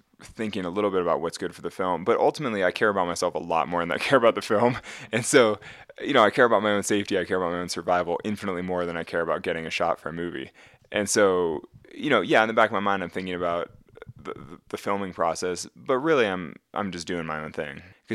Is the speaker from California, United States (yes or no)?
yes; California, United States; So growing up in California, there's a whole history and culture of free soloing.